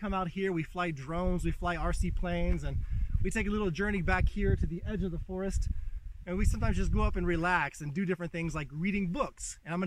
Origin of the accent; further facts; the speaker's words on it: Texas, United States; now in Poland; things that are a little bit different than those that I grew up with back home in the US, growing up in Texas.